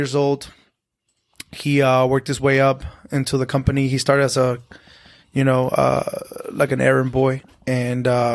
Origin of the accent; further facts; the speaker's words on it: Lambaré, Central, Paraguay; I was born in Lambaré. That's like a suburb of Asunción in Paraguay.